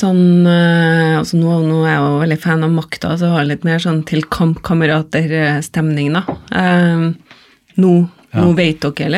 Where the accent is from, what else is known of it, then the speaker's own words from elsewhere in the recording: Trondheim, Trøndelag, Norway; Og jeg har vokst opp i Trondheim, og Trondheimsfjorden, der vi har mye å lære oss.